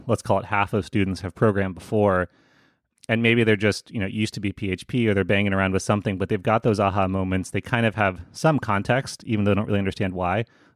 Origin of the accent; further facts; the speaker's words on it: Vermont, United States; I just asked because I'm from Vermont, so I like people from our neck of the woods.